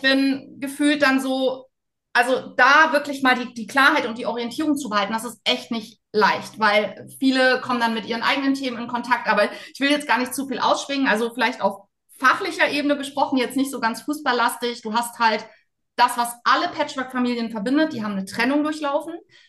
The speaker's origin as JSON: {"language": "German", "region": "Bremen", "country": "Germany", "lives_now": "Thuringia, Germany", "said": "ich bin ja aus Bremen, also aus Bremen nach Thüringen gekommen für Patchwork, weil mein Mann einfach Kinder hatte"}